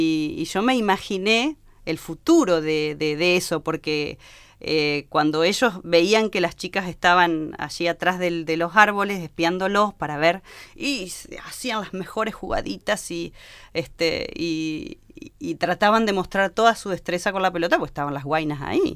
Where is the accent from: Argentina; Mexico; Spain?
Argentina; Paraná, Entre Ríos; also born or lived in La Paz, Argentina; ya tengo todas los gajes de ser entrerriana, pues soy hija de dos entrerrianos, mis abuelos también. Y tenía 11 años cuando nos vinimos a la ciudad de Paraná.